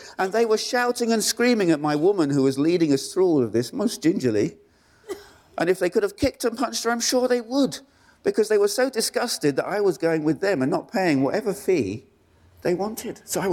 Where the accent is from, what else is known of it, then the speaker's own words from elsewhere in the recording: United Kingdom; well, I'm British.